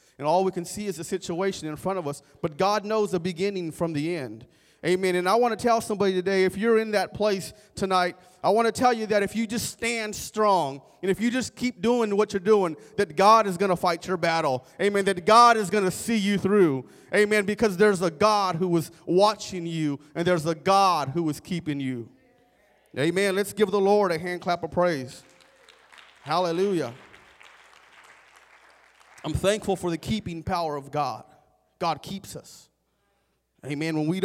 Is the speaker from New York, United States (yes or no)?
no; California, United States; I'm a Californian missionary here tonight.